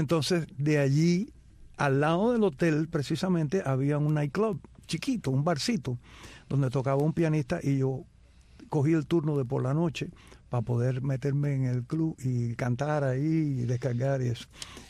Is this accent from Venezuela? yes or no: no; Sancti Spíritus, Cuba; Y bueno, me crié completo ahí en Santi Espíritu.